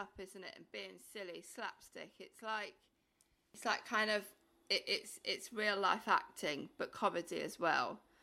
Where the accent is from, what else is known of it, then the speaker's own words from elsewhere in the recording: Wales, United Kingdom; I'm from South Wales in Pembrokeshire. We just used to do all the castles.